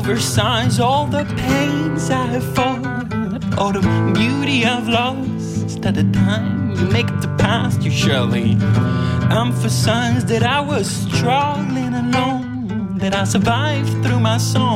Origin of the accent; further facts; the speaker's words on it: La Chaux-de-Fonds, Neuchâtel, Switzerland; dans les montagnes châtelloises, là d'où je viens, de la Chaux-de-Fonds.